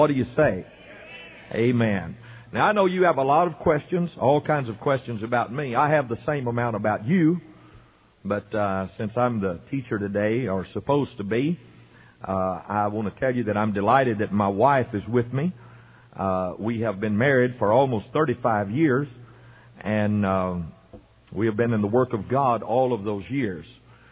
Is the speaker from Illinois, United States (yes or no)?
no; Jena, Louisiana, United States; And I'm from Gina, Louisiana. Now, Gina's a little spot in the road in central Louisiana. It's in the heart of LaSalle Parish, and LaSalle Parish has about 13,000 people in it